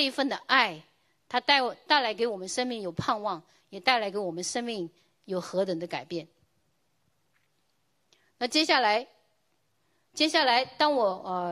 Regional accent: China; 我来自中国。

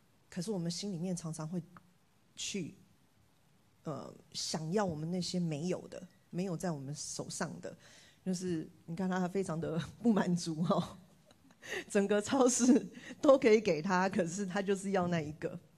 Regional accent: Taiwan; 那我从小在台湾长大，我出生在一个破碎的家庭。我在很小很小的时候，幼稚园的时候吧，我爸妈就分开了。那我爸爸就到美国，然后我就在台湾跟我妈妈住，一直。

